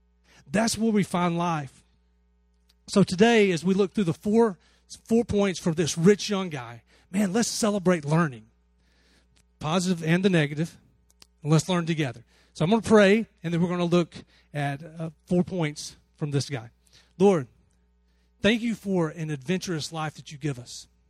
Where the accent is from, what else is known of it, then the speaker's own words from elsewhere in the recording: Alabama, United States; I grew up in Alabama.